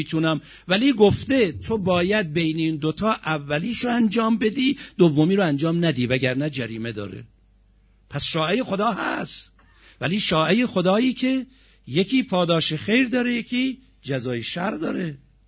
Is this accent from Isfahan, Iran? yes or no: no; Tehran, Tehran Province, Iran; به من و شمایی که توی تهران بزرگ شدیم